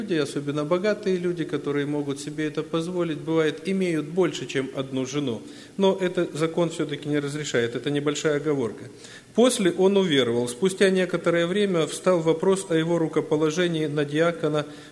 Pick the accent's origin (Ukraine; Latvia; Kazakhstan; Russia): Kazakhstan; и я, и Семен Петрович, мы из Казахстана.